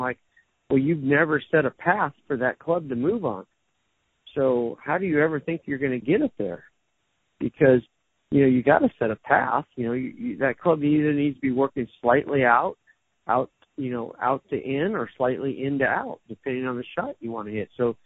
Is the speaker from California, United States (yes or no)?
yes; California, United States; moved away as an adult; now in Las Vegas, United States; Well, I grew up in Southern California